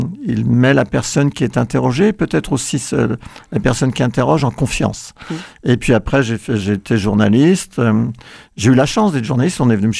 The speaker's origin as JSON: {"language": "French", "region": "Grand Est", "country": "France", "tie": "born or raised there", "said": "Moi, je suis un enfant des vignes, des livres et des bois, puisque je suis né en Champagne, dans un petit village de vignerons"}